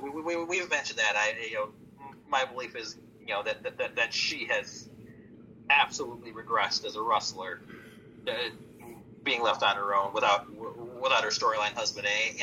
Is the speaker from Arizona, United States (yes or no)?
no; Detroit, Michigan, United States; Trust me. I'm from Detroit.